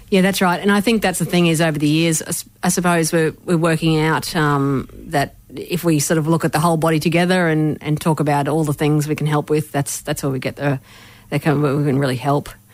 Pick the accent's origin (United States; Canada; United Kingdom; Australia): Australia; Rockhampton, Queensland; now in Brisbane, Australia; I'm from Rocky originally, grew up there on Darumbal country, and I moved down to Brisbane in about 95, so been down here for quite a while now.